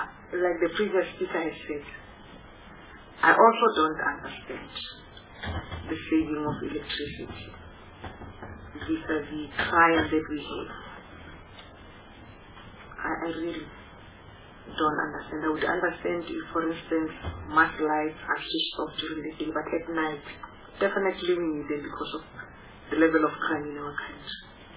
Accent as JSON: {"language": "English", "region": "North West", "country": "South Africa", "said": "I come from the Northwest Province"}